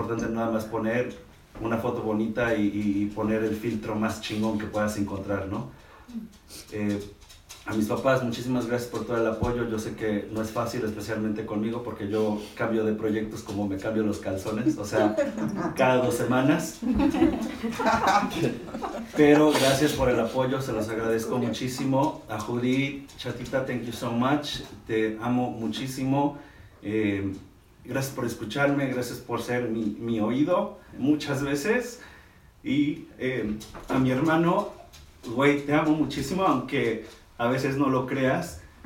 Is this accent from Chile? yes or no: no; Mexico; creo que la mayoría de aquí somos mexicanos. Bueno, creo que todos somos mexicanos.